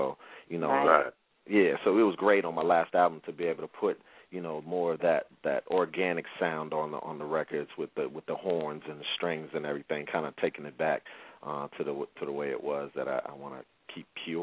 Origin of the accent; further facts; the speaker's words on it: Brockton, Massachusetts, United States; I came from Brockton, Massachusetts, about 20 miles south of Boston.